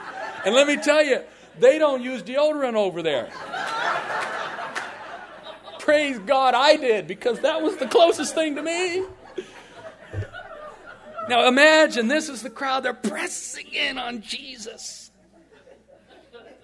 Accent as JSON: {"language": "English", "country": "United States", "said": "You know, I come from the States, you know."}